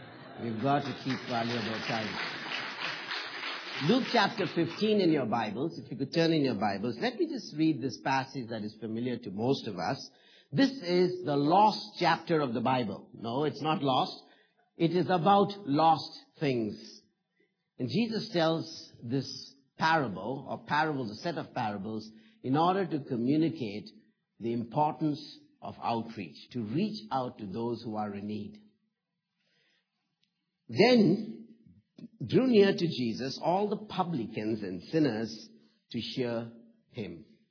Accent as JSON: {"language": "English", "region": "South India", "country": "India", "also_born_or_lived": "Tennessee", "moved": "as an adult", "lives_now": "United States", "said": "I'm from South India originally. Learned about 3 or 4 languages in South India. And then came and did some studies here at in Tennessee in the early 80s."}